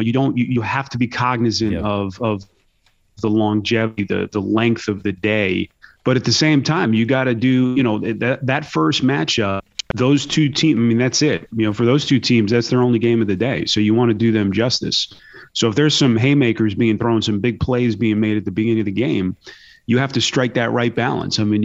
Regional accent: Northeast, United States; Again, growing up in the Northeast, you know, the Hurley family has been basketball royalty, part of the country where I grew up.

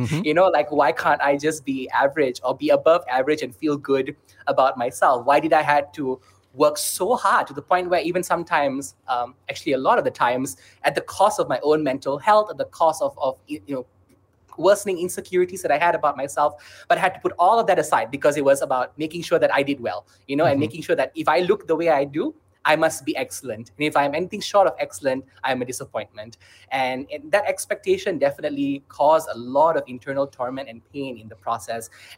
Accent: Malaysia; But I think something that I definitely relate to is being sidelined as a Malaysian Indian.

